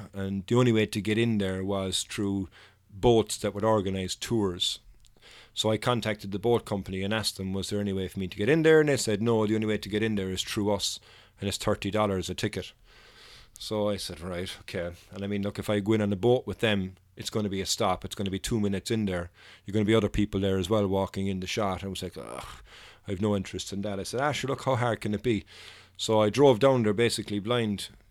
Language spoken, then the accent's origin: English; Ireland; I am from Ireland. I'm a photographer. I'm here on vacation.